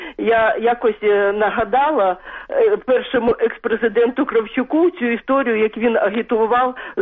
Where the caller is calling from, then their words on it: Kyiv, Ukraine; я з Києва.